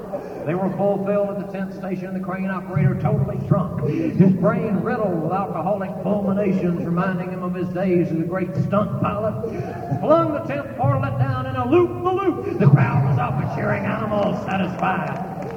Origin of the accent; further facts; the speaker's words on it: Georgia, United States; Most of the time, I was brought up in the Coochie Valley, Georgia.